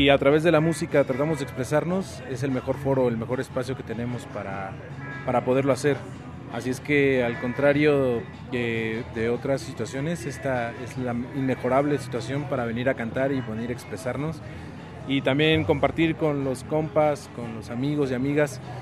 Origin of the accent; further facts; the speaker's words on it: San Cristóbal de las Casas, Chiapas, Mexico; soy de acá, de San Cristóbal de las Casas.